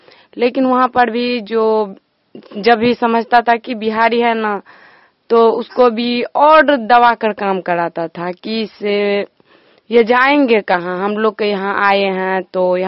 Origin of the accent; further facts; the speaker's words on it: Madhubani, Bihar, India; मधुबनी जिला के।